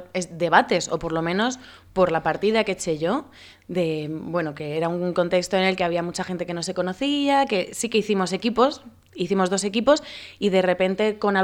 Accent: Santander, Cantabria, Spain; de donde vengo yo, en una librería en La Vorágine, en Santander

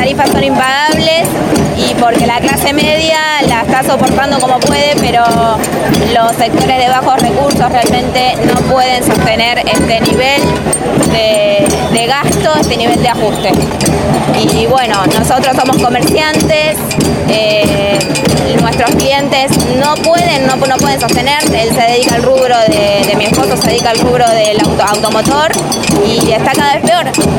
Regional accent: Florencio Varela, Buenos Aires Province, Argentina; soy de acá de Florencio Varela, de toda la vida.

